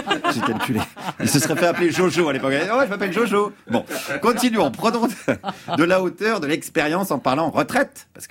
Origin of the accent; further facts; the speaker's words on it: France; comme je suis français